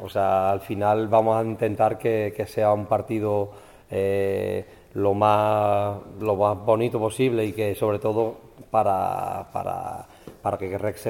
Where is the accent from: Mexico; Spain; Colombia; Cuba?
Spain; Extremadura; que también son extremeños y son parte de la selección extremeña.